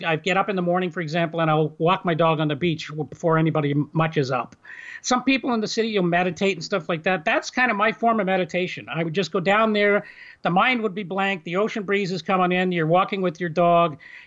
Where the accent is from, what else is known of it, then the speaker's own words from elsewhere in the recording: Toronto, Ontario, Canada; I grew up in Toronto. I was a city boy